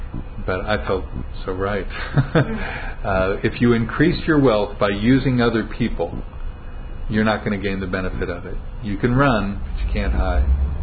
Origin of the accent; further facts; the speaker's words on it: United States; And as an American, I still hear the word scheme, meaning a trick